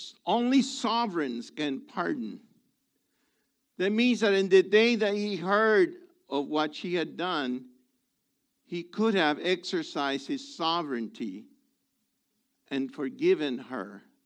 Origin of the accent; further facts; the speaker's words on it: Puerto Rico; I'm from Puerto Rico, so I'm a target